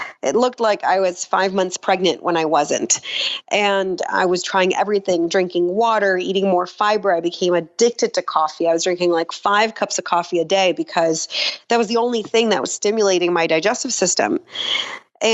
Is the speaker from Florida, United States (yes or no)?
yes; Florida, United States; also born or lived in Israel; my family immigrated to Florida when I was six from Israel, and I really grew up in a very low income family.